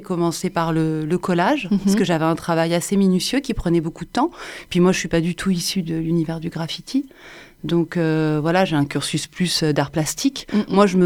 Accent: Paris, Île-de-France, France; moved away as an adult; also born or lived in Montpellier; Une adolescence à Paris. Ouais. Et j'ai quitté Paris pour rejoindre le Sud, où j'ai fait les Beaux-Arts.

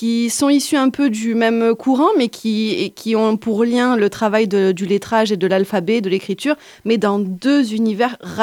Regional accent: Lunel, Occitanie, France; Moi, je viens de Lunel, pour le coup.

